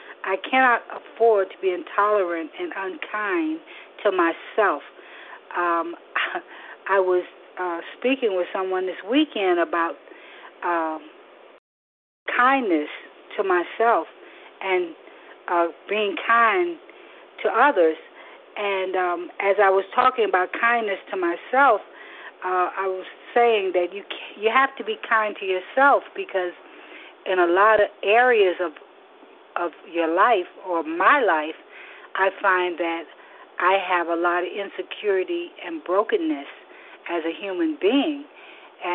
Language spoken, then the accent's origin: English; Florida, United States; and I am from South Florida